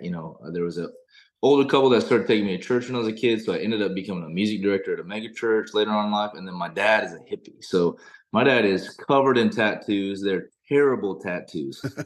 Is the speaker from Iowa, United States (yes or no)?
yes; Cedar Falls, Iowa, United States; I was born in Iowa City, go Hawks. And then actually grew up in around the Cedar Falls area.